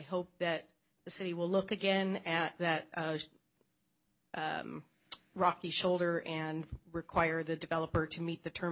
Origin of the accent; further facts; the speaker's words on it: Bellevue, United States; I'm from Bellevue.